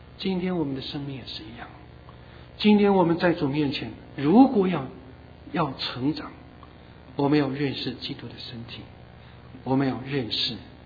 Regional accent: China; 我们中国人讲一句话，不经一事不长一智

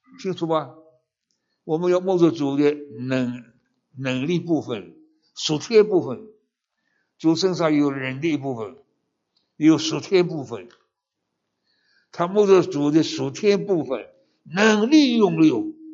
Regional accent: Taiwan; 中国和我们台湾人最可怕的战争是金门炮战，你们知道吧？

